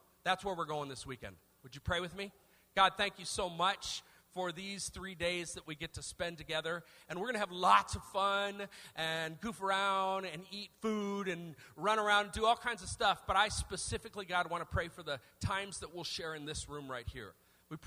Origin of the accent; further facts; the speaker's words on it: Detroit, Michigan, United States; So I grew up in Detroit, not too far from here, right?